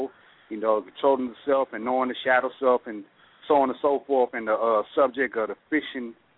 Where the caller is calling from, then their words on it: Memphis, Tennessee, United States; I'm calling from Memphis, Tennessee. Shout out to everybody in Memphis, Tennessee.